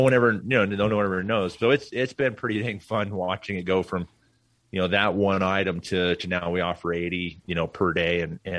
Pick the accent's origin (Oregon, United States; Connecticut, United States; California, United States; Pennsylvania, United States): Oregon, United States; Portland; which I grew up in Portland, Oregon. And so, and they're right there in Portland.